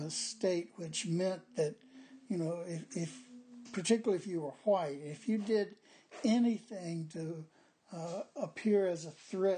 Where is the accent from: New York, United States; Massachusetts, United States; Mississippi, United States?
Mississippi, United States; Macomb; I grew up in Macomb, Mississippi, and Mississippi was such a white supremacist state.